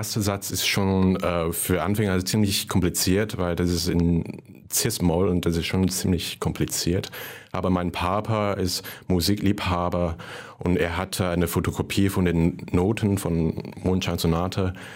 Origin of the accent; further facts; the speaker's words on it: Hong Kong; als Kind in Hongkong musste man irgendwas Neues lernen.